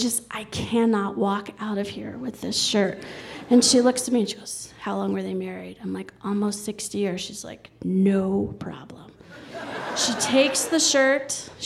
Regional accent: New York City, New York, United States; I grew up in New York City, and I came to Colorado every summer from the time I was 6 to 16

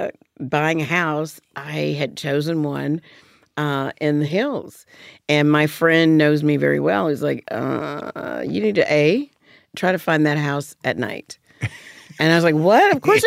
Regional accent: Alabama, United States; moved away; But growing up in Alabama, if I'm going to be honest, I felt more racism when I first moved here than I ever had in Alabama.

